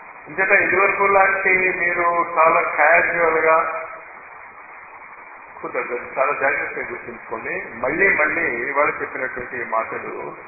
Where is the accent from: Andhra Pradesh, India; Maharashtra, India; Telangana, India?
Andhra Pradesh, India; Guntur; అప్పుడు ఇక్కడ వస్తే నేను గుంటూరు నుంచి అని చెప్తాను